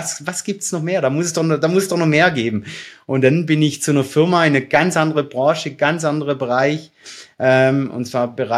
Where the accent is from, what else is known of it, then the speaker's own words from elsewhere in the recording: Pfullendorf, Baden-Württemberg, Germany; Schlussendlich bin ich ja eben in Pfullendorf aufgewachsen